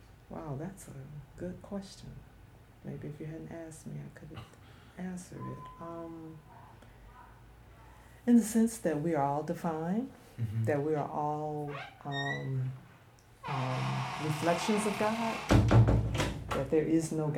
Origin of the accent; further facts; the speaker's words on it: Los Angeles, California, United States; I grew up in South Central.